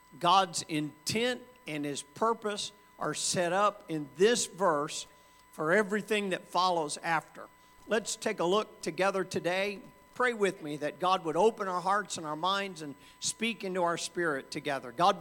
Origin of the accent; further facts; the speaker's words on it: Georgia, United States; I'm from Georgia, so I think I get to do that.